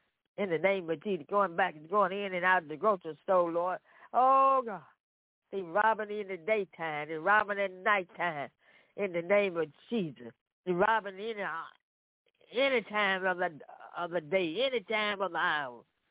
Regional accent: Memphis, Tennessee, United States; This is City Prosperity Broadcast. I'm from Memphis, Tennessee.

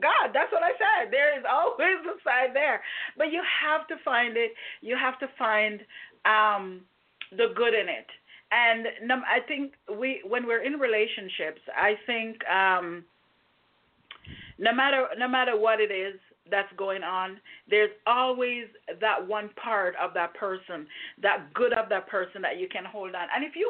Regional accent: Jamaica; You know I'm Jamaican.

